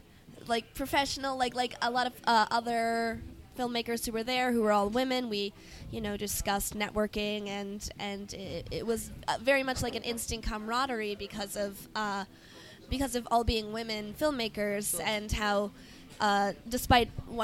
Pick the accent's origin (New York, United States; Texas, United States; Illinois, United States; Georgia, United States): Illinois, United States; Chicago; No, I'm from Chicago.